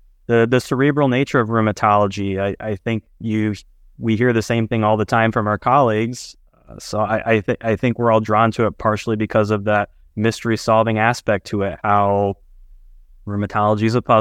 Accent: Lansing, Michigan, United States; cold call a rheumatologist from where I grew up in Lansing.

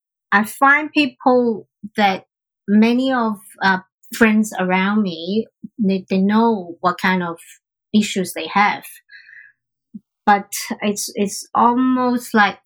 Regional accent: Hong Kong; Growing up in Hong Kong, exposed to all these different cultures, I always feel like I see things from many perspectives

